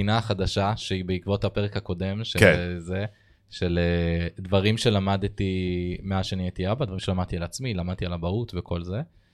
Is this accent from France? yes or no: yes; Île-de-France, France; בפרברי פריז.